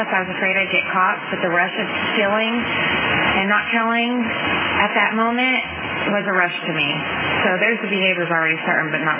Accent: Lemoore, California, United States; I am a Portuguese, Italian, Scandinavian, and what's my other name? Oh, Basque. Born and raised in Lemoore, California, and I grew up there like my father.

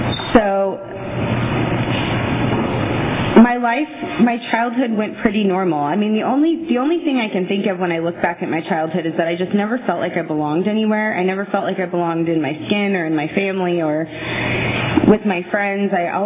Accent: California, United States; born there; now in Visalia, United States; I was born in California, and I moved to Visalia when I was about 2 years old.

